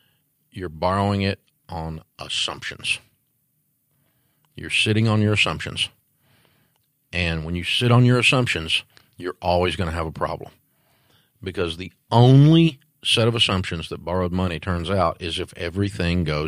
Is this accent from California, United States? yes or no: no; Antioch, Tennessee, United States; I'm from Antioch, Tennessee.